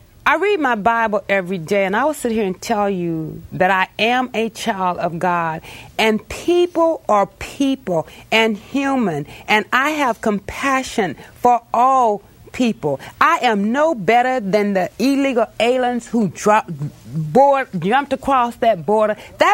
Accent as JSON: {"language": "English", "town": "Chicago", "region": "Illinois", "country": "United States", "tie": "born there", "said": "I was born in Chicago, Illinois."}